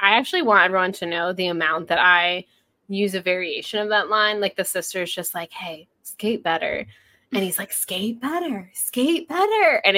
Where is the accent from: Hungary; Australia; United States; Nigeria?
United States; Florida; I'm from Florida. We literally are a meme.